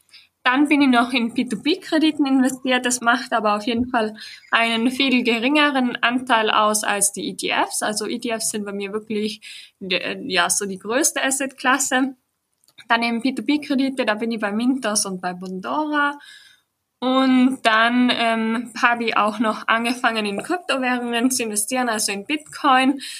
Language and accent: German; Austria; Bei uns in Österreich ist es nämlich so, dass REITs eher schwierig zu versteuern sind.